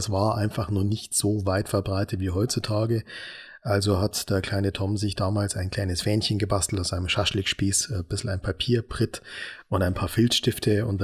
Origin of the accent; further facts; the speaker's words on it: Munich, Bavaria, Germany; Ich habe ja gesagt, ich komme aus München.